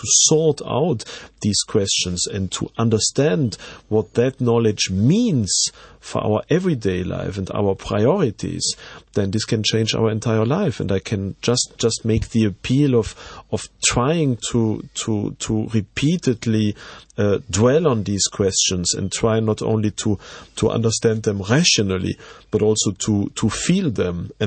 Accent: Belgium; first language French/German; English is a second language; I'm a Belgian citizen. I'm from Belgium, but I'm a bilingual Belgian. So my two mother languages are French and German

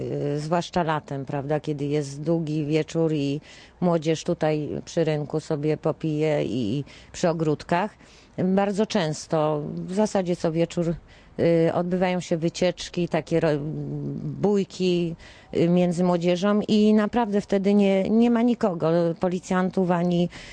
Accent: Chmielnik, Świętokrzyskie Voivodeship, Poland; born there; bo ja się urodziłam także w Chmielniku. Chmielnik zawsze miał, była policja i było to kiedyś miasto powiatowe, a w tej chwili robi się taki grajdoł pozbawiony policji.

